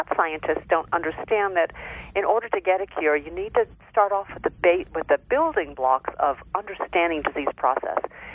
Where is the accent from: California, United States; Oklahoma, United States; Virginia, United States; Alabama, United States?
California, United States; San Diego; I'm from San Diego, so I was familiar with the Scripps Research Institute, which is in La Jolla.